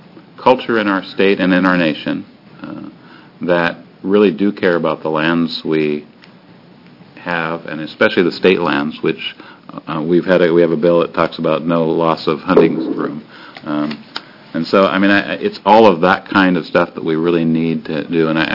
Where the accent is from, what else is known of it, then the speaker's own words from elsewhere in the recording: Port Angeles, Washington, United States; And growing up in Port Angeles, Washington, up in the Olympic Peninsula, the outdoors has always been a really important thing to me.